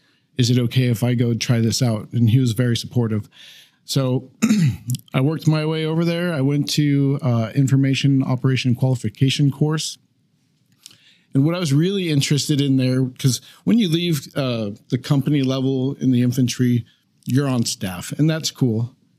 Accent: Lakewood, Washington, United States; So I grew up in Lakewood, Washington, just right outside the gate here.

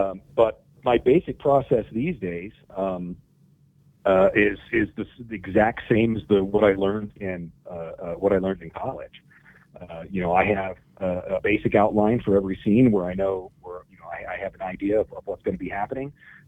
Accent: Independence, Missouri, United States; who was also a native of Independence, Missouri, my hometown, showed up to talk.

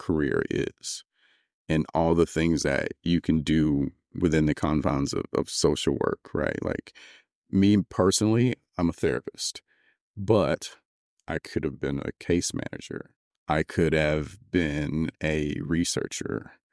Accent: Augusta, Georgia, United States; I grew up in Augusta, Georgia, which was right there at Fort Gordon, right down the street.

